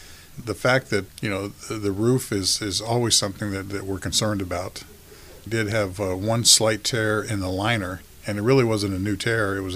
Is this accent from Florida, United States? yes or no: yes; Miami, Florida, United States; I was born and raised in Miami.